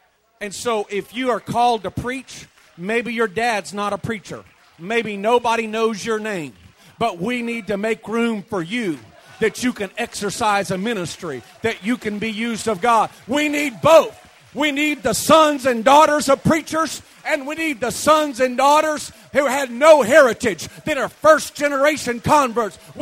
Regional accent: South Korea; I was raised as the son of home and foreign missionaries. I grew up in Korea.

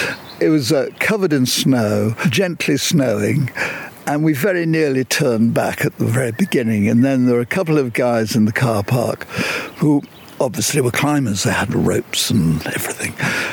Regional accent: Hampstead, London, United Kingdom; I was brought up in Hampstead until really the beginning of the war, the Second World War. And we were living in Tanzer Road, which is actually backing on Parliament Hill.

